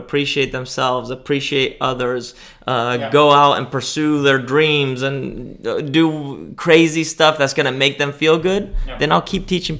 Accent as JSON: {"language": "English", "country": "Spain", "tie": "born or raised there", "lives_now": "United States", "said": "I speak Spanish because I grew up in Spain, went to school in Spain."}